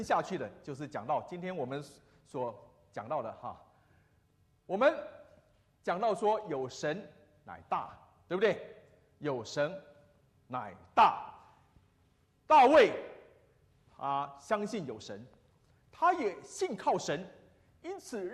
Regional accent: Taiwan; 我们在台湾长大了哈，台湾长大哈

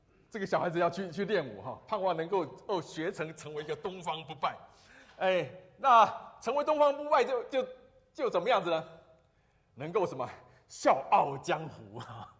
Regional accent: Taiwan; 我们在台湾长大了哈，台湾长大哈

